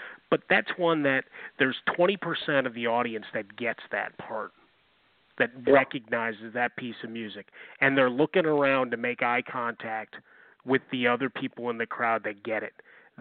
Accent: Chicago, Illinois, United States; growing up in Chicago, Bulls fan

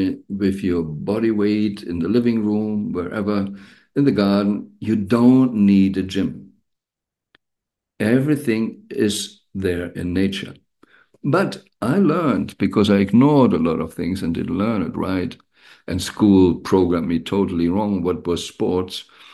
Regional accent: Germany; Well, I grew up in Germany, so in the so-called Christian world.

